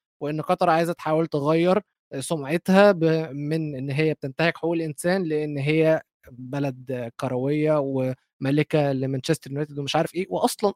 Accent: Egypt; انا مش قطري. انا قلت في الاول تو دي اي ام قطري، بس اي ام نوت قطري فعلا، انا مصري كمان.

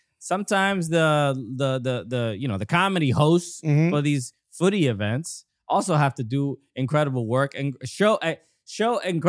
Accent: Brooklyn, New York, United States; I'm in a spot in Brooklyn, in Williamsburg.

